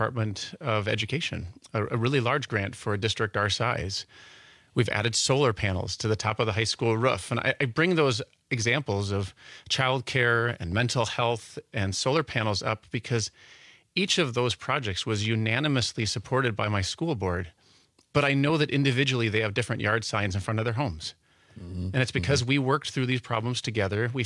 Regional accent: Stevens Point, Wisconsin, United States; I grew up in Stevens Point. My parents were both teachers there, and I have family throughout the state.

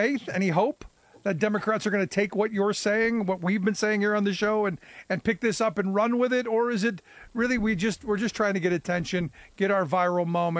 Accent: Cleveland, Ohio, United States; Look, I grew up in Cleveland. I witnessed deindustrialization happen. All of those good union jobs went away.

